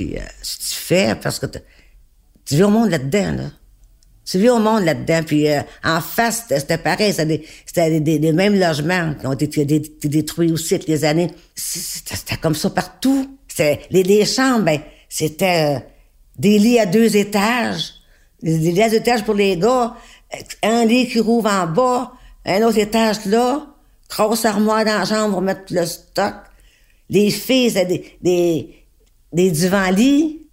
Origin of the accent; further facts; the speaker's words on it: Montreal, Quebec, Canada; je suis née en 1952, j'ai 70 ans. 71 ans cette année, puis je suis native de Saint-Henri.